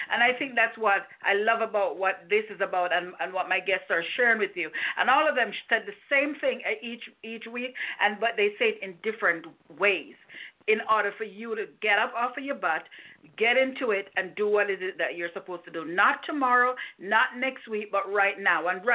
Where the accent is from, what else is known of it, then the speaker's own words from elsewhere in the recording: Jamaica; and I'm a Jamaican woman. I'm going to eat my bread, my rice, and my jerk chicken